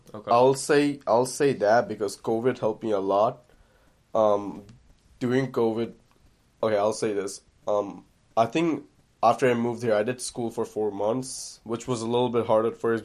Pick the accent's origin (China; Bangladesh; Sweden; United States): Bangladesh; I'm from Bangladesh.